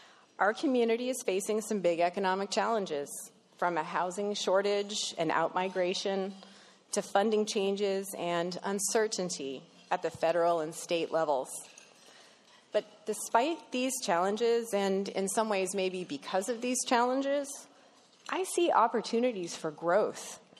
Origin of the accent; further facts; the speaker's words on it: Palmer, Alaska, United States; My family first moved to Anchorage in the 70s, but I grew up in Palmer, and as a kid, Anchorage felt like the big, exciting city